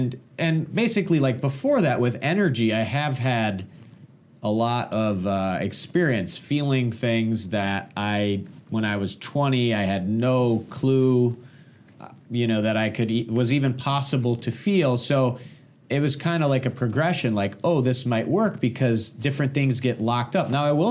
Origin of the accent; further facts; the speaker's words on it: Michigan, United States; I'm originally from Michigan.